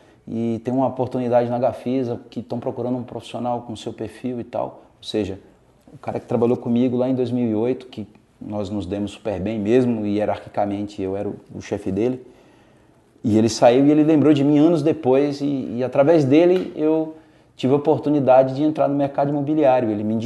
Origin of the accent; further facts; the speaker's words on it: Natal, Rio Grande do Norte, Brazil; eu sou lá do Rio Grande do Norte, Natal.